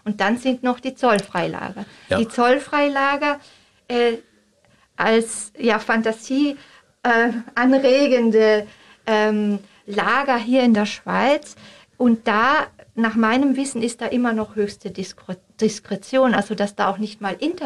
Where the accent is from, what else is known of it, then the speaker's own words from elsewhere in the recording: Austria; now in Switzerland; Ja, als Österreicherin